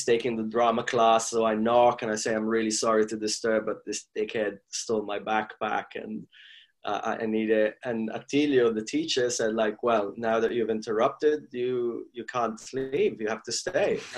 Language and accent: English; Milan, Lombardy, Italy; also born or lived in Kuwait / Cairo, Egypt; I was born 1978 in Milan. And then soon after, we moved to Kuwait, because that's where my dad's family was. And we stayed there for a few years until I was five.